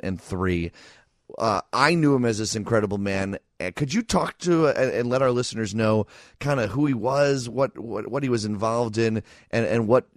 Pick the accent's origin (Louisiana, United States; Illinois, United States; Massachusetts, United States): Illinois, United States; Downers Grove; But for a lot of people in one western suburb, that being Downers Grove, my hometown, Thanksgiving includes a fun run in the morning for thousands upon thousands of people